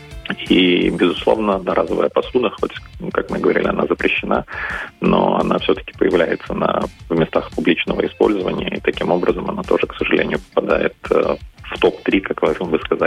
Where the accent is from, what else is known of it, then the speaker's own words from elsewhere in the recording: Latgale, Latvia; я родился и вырос в Латгалии